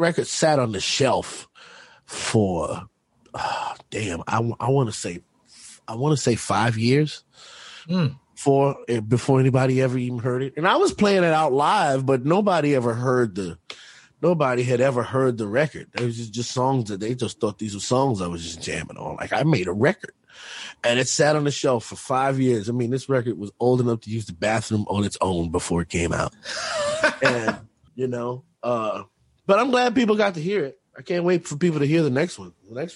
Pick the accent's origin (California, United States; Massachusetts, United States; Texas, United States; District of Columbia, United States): District of Columbia, United States; Washington; I'm not from Maine. I spent a lot of time in Maine, but I'm not from Maine. I'm from Washington, D.C.